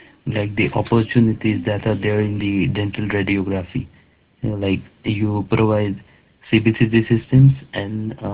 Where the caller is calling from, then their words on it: India; Yes, I'm calling from India.